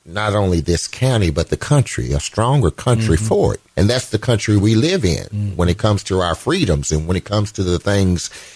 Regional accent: Nicholsville, United States; it's been an experience growing up in Nicholsville, and proud of this town. I'm proud to say I'm from Nicholsville because of the life that I've been able to have here.

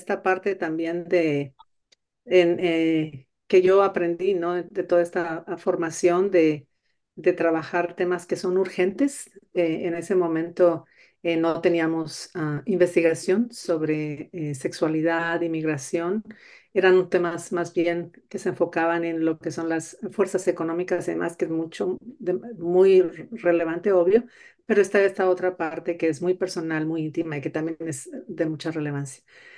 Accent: Monterrey, Nuevo León, Mexico; Yo soy originaria de Monterrey, en Nuevo León

